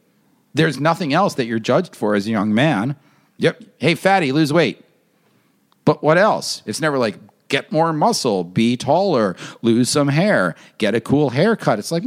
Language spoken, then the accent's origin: English; New York, United States; I'm not from a country. I'm from New York.